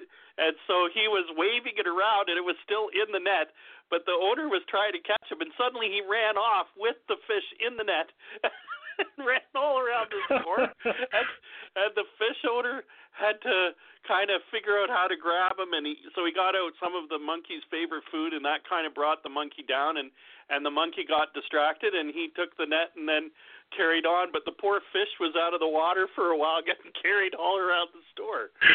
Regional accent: Canada; I'm from Canada, and in the fish store where I grew up as a hobbyist back when I was in high school

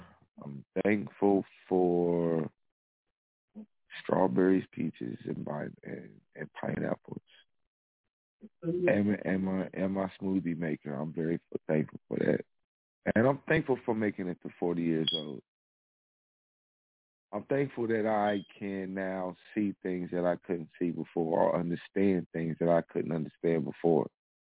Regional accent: Kansas City, Missouri, United States; Shout outs to my hometown, Kansas City, Missouri.

